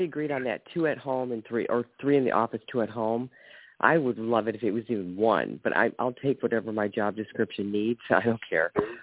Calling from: Ohio, United States; On the state of Ohio.

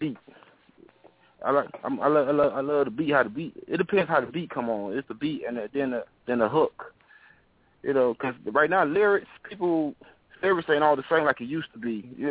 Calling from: Chicago, Illinois, United States; Yes, I'm from Chicago.

